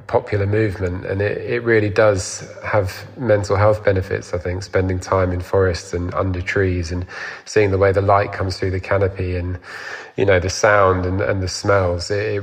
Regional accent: London, United Kingdom; I grew up in London

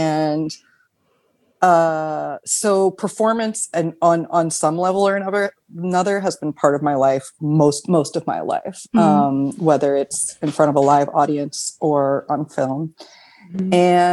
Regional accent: United States; now in Berlin, Germany; I'm an American. I've lived in Berlin for almost 8 years.

